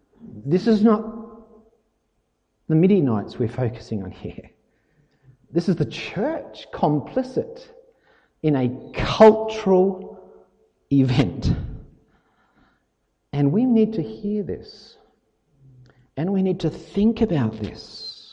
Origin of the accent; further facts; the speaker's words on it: Naracoorte, South Australia, Australia; Now, I come from Narrakot. I've spent a lot of time in a lot of caves, and it was great fun.